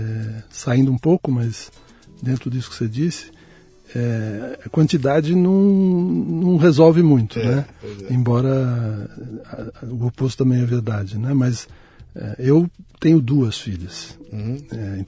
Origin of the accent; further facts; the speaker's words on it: São Paulo, Brazil; born there; Eu nasci em São Paulo mesmo.